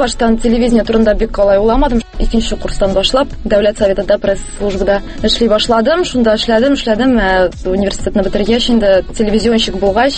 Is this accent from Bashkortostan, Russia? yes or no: no; Nurlat, Tatarstan, Russia; now in Kazan, Russia; Мин үзем Нырлаттан, әти белән әни Нырлатта тора, мин инде бер нишә дип әйтәм. Мәктәпне бетергәч, Казанга күчеп киттем, шуннан шул Казанда калдым инде.